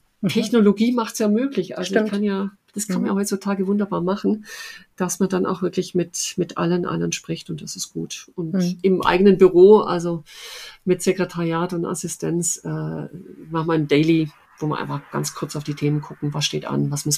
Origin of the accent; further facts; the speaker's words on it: Baden-Württemberg, Germany; mein anderer Lieblingsort ist Oberschwaben. Das ist meine Heimat, wie man sicherlich hört.